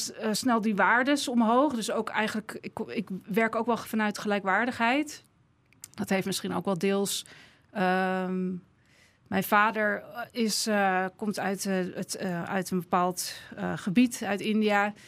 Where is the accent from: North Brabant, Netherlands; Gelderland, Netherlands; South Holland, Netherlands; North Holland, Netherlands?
North Holland, Netherlands; Haarlem; born there; ik ben 42 jaar oud. Ik ben geboren in Haarlem, om precies te zijn in de Gerberstraat. Op dit moment woon ik in de Kleverparkbuurt.